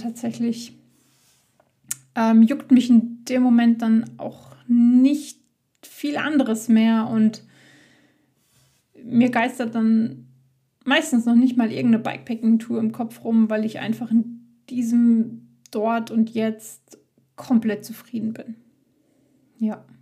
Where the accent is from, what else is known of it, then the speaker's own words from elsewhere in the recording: North Rhine-Westphalia, Germany; Ich war endlich mal wieder in Wittgenstein, da wo ich herkomme, auf dem Hof bei meinen Eltern, bei den Pferden.